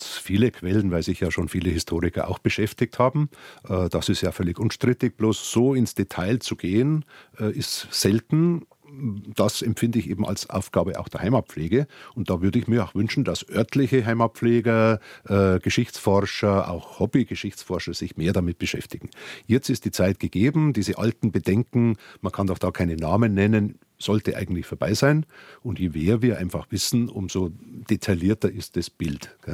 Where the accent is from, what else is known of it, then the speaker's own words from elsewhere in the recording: Bavaria, Germany; ich bin ja aufgewachsen im Landkreis Dachau zumindest, in einem Bauernhof, großen Bauernhof, in der Nähe der heutigen Gedenkstätte